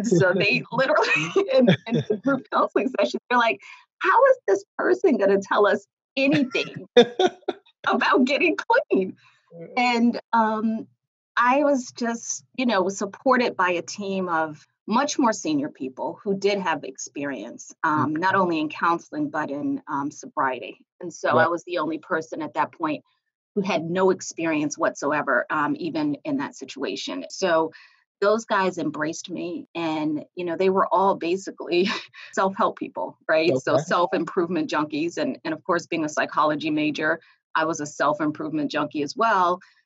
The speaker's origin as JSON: {"language": "English", "town": "Richmond", "region": "Virginia", "country": "United States", "tie": "born or raised there", "said": "I'm from Richmond, Virginia. I am a proud Richmonder. I spent the first 21 years of my life in Richmond. And then I went to school in Petersburg, Virginia."}